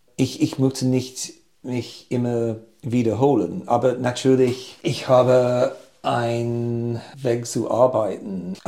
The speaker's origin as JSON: {"language": "German", "country": "United Kingdom", "second_language": "German", "said": "Ich komme aus Großbritannien, so Anfang des Tages muss ich immer Tee trinken"}